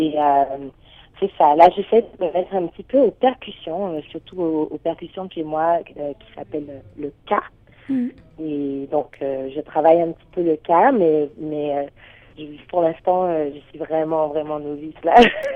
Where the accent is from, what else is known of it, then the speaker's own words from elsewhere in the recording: Guadeloupe; Donc, du coup, j'ai grandi en Guadeloupe, donc j'ai été baignée dans l'environnement là